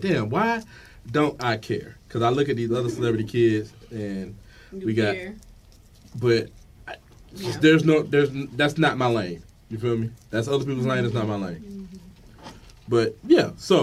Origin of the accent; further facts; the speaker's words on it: the South, United States; one of the biggest things that I learned growing up in the South is, like, niggas will rephrase some shit in the Bible to kind of like fit their narrative.